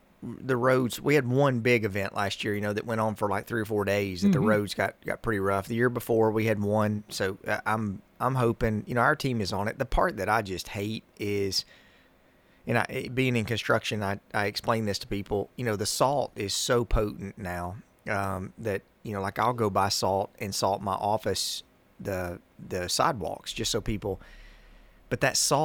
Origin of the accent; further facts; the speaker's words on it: Monteagle, Tennessee, United States; Well, you know, I'm from Monteagle. So